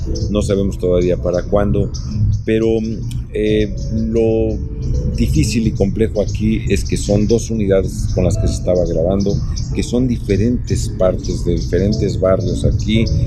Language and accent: Spanish; Mexico; creo yo que se está avalando la importancia que tiene para nosotros los mexicanos la familia